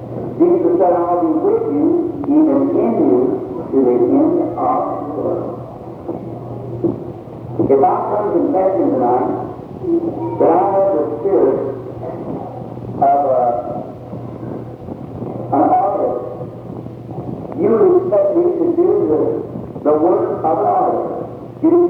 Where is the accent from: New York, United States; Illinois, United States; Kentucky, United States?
Kentucky, United States; born there; I was born in Kentucky.